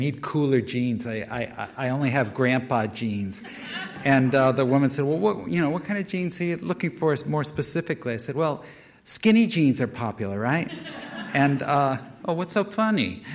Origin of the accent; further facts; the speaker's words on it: Norwich, Connecticut, United States; two events that I recall from my childhood in my hometown in eastern Connecticut, the town of Norwich.